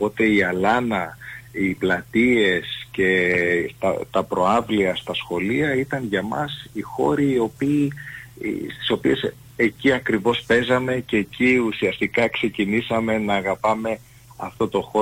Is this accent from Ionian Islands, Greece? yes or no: no; Aigaleo, Attica, Greece; η καταγωγή μου είναι από τη Μακεδονία, ποντιακή καταγωγή. Γεννήθηκα όμως και μεγάλωσα στην Αθήνα, στο Εγάλεο είναι το πατρικό μου.